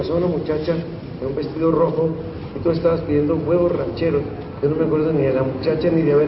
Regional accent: Colombia; pero él es argentino, yo soy colombiano.

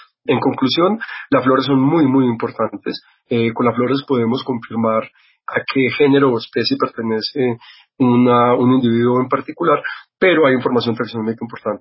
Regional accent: Antioquia, Colombia; Bueno, en Antioquia, yo soy antioqueño

